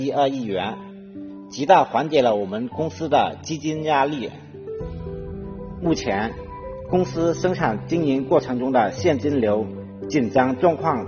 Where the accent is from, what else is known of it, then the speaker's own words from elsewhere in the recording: Nanning, Guangxi, China; 作为土生土长的南宁人，我见证了家乡绿城新能源汽车制造产业从无到有、从有